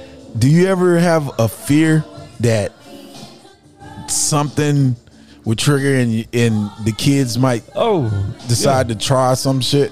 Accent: Texas, United States; I just realized when I was a kid, 5, 6, somewhere between 5 and 7. Growing up in Fifth Ward, there used to be cafes everywhere.

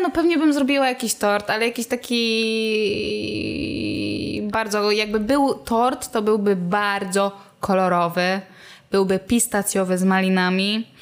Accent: Kędzierzyn-Koźle, Opole Voivodeship, Poland; Ja z Kędzierzyna Koźla. Z Opolszczyzny.

